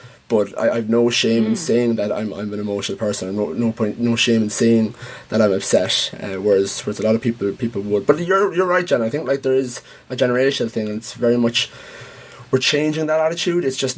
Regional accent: County Offaly, Ireland; I'm not from Carlo. I'm from Offaly.

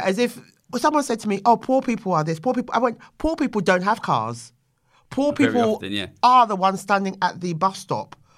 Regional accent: London, United Kingdom; Yeah, I am. And yeah. hello to my Bermondsey boys.

